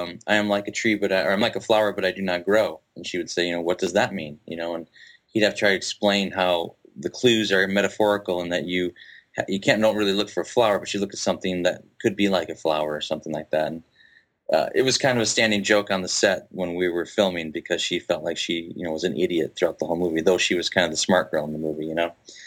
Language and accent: English; Minnesota, United States; I would say a third of the audience was people that I knew up here because I'm from Minnesota.